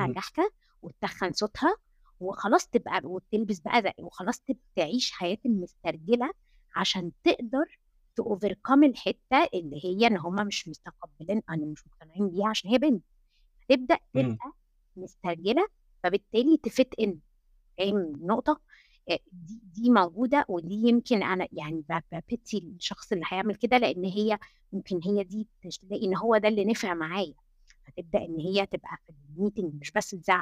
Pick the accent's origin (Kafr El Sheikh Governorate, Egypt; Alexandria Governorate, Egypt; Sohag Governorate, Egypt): Alexandria Governorate, Egypt; Alexandria; moved away as an adult; also born or lived in Cairo; now in England; طبعا انا عشان اطلع اصلا من اسكندريه للقاهره، ده خد اقناعات كتير لاهلي